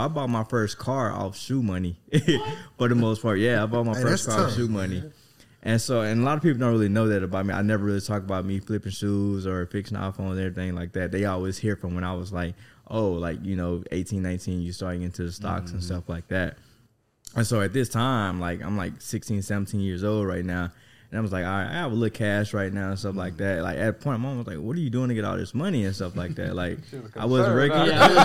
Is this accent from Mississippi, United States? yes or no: yes; Mississippi, United States; Because it pretty much started when I moved over to Texas. Because, like, I'm from Mississippi, as everyone probably know by now.